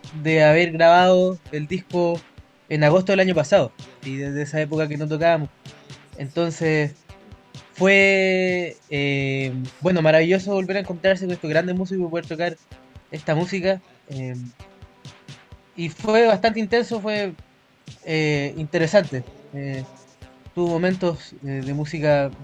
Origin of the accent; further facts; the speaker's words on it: Limache, Valparaíso, Chile; also born or lived in Santiago; ahora mismo vivo en Limache. Estuve un tiempo viviendo en Santiago, pero originalmente soy de Limache